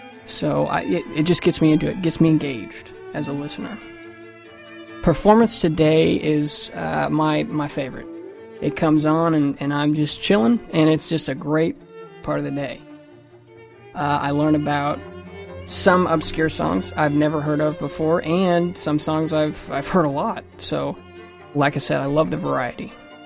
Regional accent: Tulsa, Oklahoma, United States; I'm from Tulsa, born and raised

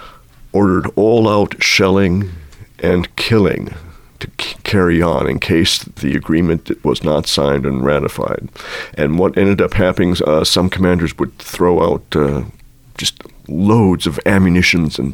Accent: Davenport, Iowa, United States; also born or lived in Alabama; I'm a cellist. I have recently relocated back to Iowa after many years playing down in Alabama. I am from Iowa originally, from Davenport

